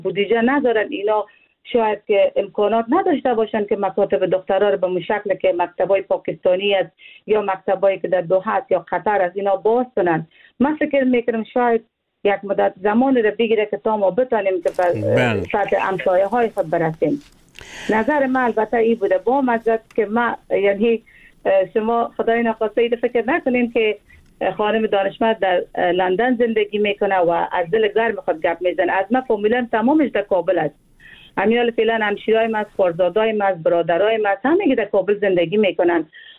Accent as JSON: {"language": "Persian", "country": "Afghanistan", "said": "من یک افغان هستم"}